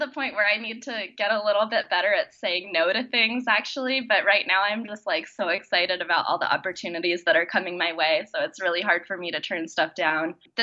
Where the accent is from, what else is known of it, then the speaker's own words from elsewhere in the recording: Ketchum, Idaho, United States; So I was born in Ketchum, Idaho. My parents actually met on a ski lift in Idaho, so we were very much like a skiing family. My brother and I grew up in a trailer just a little bit south of Ketchum.